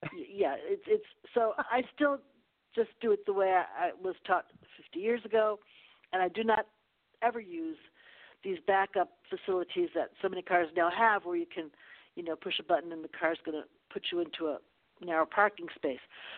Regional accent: New York, United States; I'm, as you know, I'm born and bred in New York.

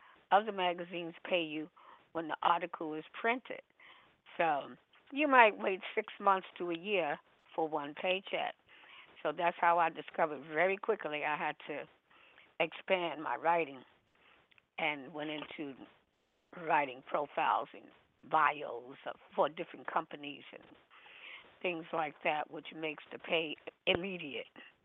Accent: New York City, New York, United States; now in La Verne, United States; New York City.

